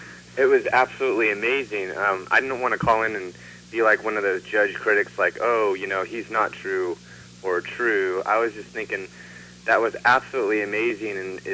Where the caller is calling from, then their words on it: California, United States; from California.